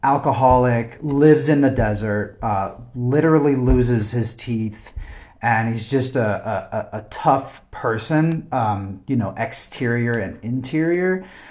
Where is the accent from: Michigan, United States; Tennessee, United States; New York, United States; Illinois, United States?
Illinois, United States; Chicago; I'm from Chicago. I'm not from Montana.